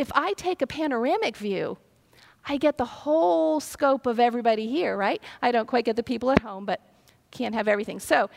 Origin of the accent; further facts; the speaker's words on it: Ohio, United States; I grew up in Ohio, and I went to school in Alabama, and it was a bit of a culture shock.